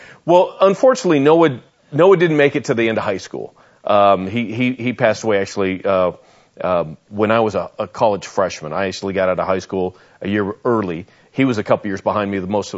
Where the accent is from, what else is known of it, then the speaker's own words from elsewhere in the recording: Las Vegas, Nevada, United States; I grew up in Las Vegas.